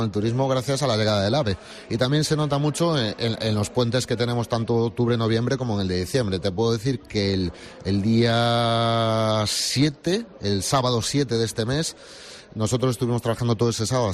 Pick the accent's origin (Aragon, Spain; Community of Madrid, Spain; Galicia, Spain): Galicia, Spain; somos gallegos y siempre le ponemos más mimo a las cosas